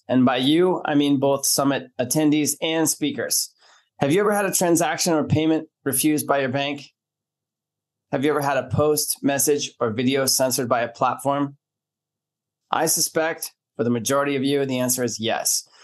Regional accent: California, United States; I grew up in Silicon Valley and was lucky enough to be selected for Stanford University.

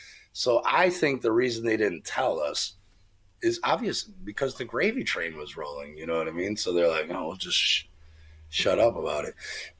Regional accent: United States; I grew up in America.

